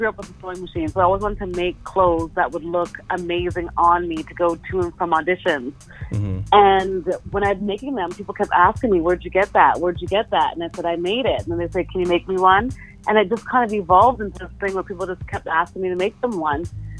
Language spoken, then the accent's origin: English; Ottawa, Ontario, Canada; also born or lived in Toronto / New York City; Like I tell you, I grew up in Ottawa, then I moved to Toronto